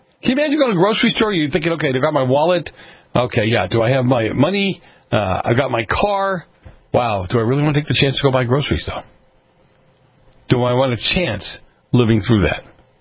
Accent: Boston, Massachusetts, United States; I grew up in Boston. I grew up in the north end of Boston. Heavy Dem area, obviously. There were a lot of immigrants there.

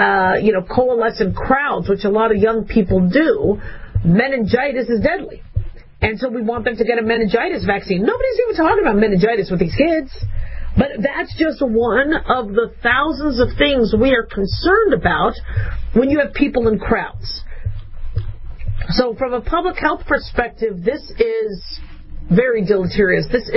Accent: United States; born there; And fortunately for me, I was born in America. I'm a first generation American on my father's side

